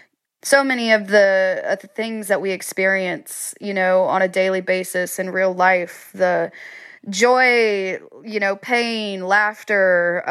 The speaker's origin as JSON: {"language": "English", "region": "Iowa", "country": "United States", "tie": "born or raised there", "said": "the memories and nostalgia that I had growing up in Iowa."}